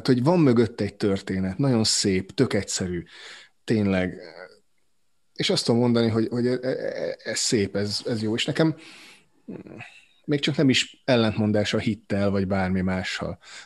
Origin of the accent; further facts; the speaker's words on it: Zala, Hungary; ugye Zalai vagyok